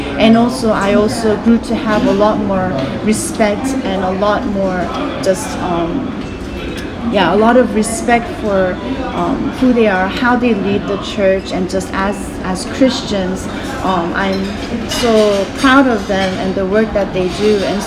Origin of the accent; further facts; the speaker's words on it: United States; Yes, actually, I was born and raised in America.